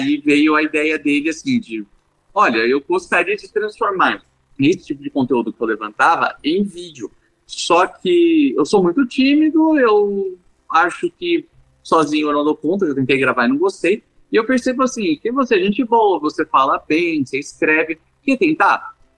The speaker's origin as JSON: {"language": "Portuguese", "region": "São Paulo", "country": "Brazil", "tie": "born or raised there", "said": "eu cresci em São Paulo"}